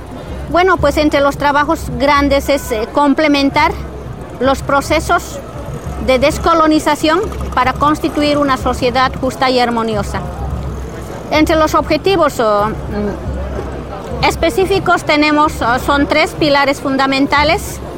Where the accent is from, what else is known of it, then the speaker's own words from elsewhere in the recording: Bolivia; Quisiera presentarme como servidora pública que estoy asumiendo allá en mi país.